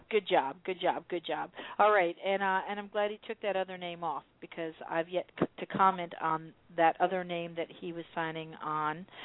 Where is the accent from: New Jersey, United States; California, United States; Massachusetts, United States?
New Jersey, United States; I'm from New Jersey, and New York is underwater.